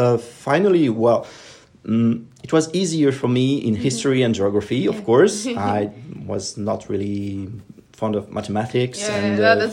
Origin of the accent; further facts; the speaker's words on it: Yerres, Île-de-France, France; born there; English is a second language; well, I was born in Yerres, so it's not so far